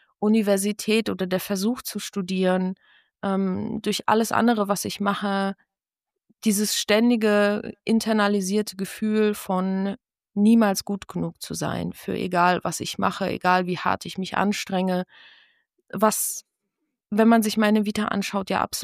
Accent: Mainz, Rhineland-Palatinate, Germany; also born or lived in Poland; ich bin ja als Kind in Polen geboren und mit meinen Eltern hierher gekommen, weil mein Vater einen Job bekommen hat, angeboten bekommen hat und wir nach Mainz gezogen sind.

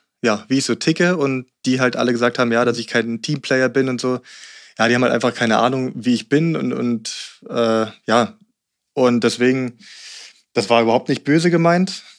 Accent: Berlin, Germany; also born or lived in Rangsdorf; Ich bin zwar in Berlin aufgewachsen, bis ich 9 war und dann sind wir aufs Land gezogen, auch Rand Berlin dann in Rangsdorf.

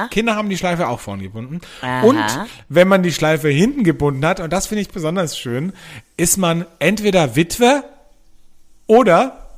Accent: Austria; Das wird sie nicht ausgehen, sagen wir bei uns in Österreich, gell?

